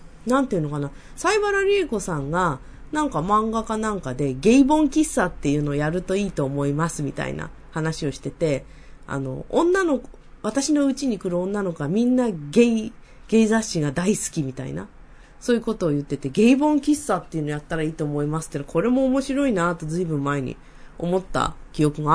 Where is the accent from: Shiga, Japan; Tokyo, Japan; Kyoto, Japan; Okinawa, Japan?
Tokyo, Japan; まあ私東京生まれ、東京育ちなので、方言にはちょっとご縁があまりないんですけれども